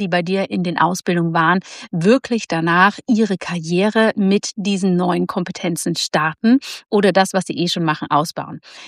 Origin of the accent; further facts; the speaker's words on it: Zurich, Switzerland; an meinen Heimatort Zürich